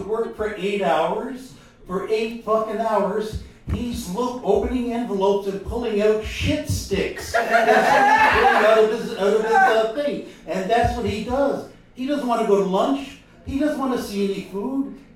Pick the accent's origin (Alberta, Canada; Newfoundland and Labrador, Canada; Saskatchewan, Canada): Newfoundland and Labrador, Canada; I'm from Newfoundland, but I only moved back to St. John's about 2 years ago.